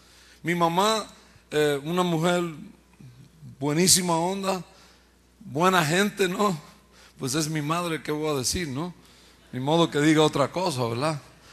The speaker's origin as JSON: {"language": "Spanish", "town": "Bayamón", "country": "Puerto Rico", "tie": "born there", "said": "Yo nací en Puerto Rico, en la ciudad de Bayamón, Puerto Rico. Le llaman el pueblo del chicharrón, ¿no?"}